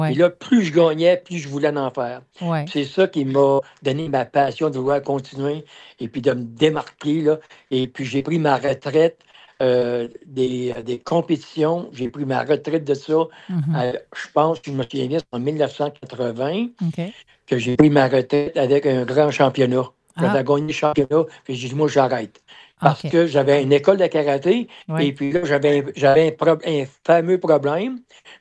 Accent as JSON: {"language": "French", "region": "Quebec", "country": "Canada", "said": "c'est pas parce que je suis un Québécois qu'on ne peut pas créer"}